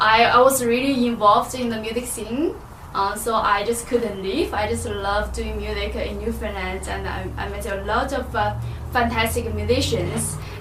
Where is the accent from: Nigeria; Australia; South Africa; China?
China; moved away as an adult; now in Canada; No, I'm originally from China.